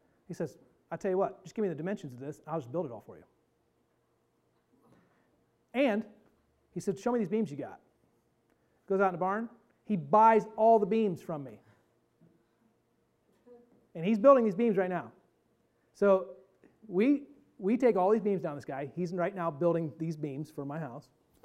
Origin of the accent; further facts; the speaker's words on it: Auburn, Indiana, United States; I said, north of Fort Wayne. He says, be more specific. I said, up by Auburn.